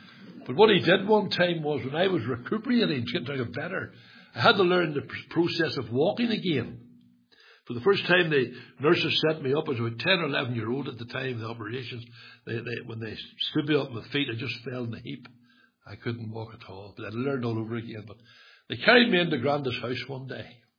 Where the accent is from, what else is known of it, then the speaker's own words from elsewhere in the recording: Northern Ireland, United Kingdom; I was born in Taggart Bay. Yes, you've heard of the Shankill, I'm sure, in Sandy Row. Well, the bay is the most loyal part of all, said I. And I was born and raised there.